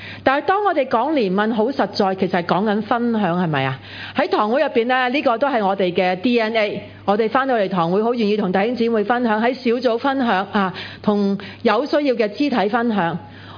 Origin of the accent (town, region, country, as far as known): Hong Kong